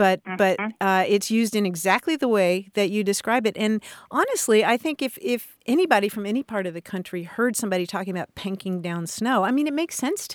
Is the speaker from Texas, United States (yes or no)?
no; Kentucky, United States; I grew up in Kentucky, and when we talked about pank, we were talking about a very light reddish color.